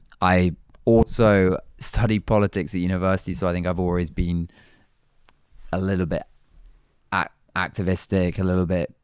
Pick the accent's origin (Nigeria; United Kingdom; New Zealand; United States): United Kingdom; Brighton, South East England; So I'm from the UK, as you say. So I grew up in and around Brighton.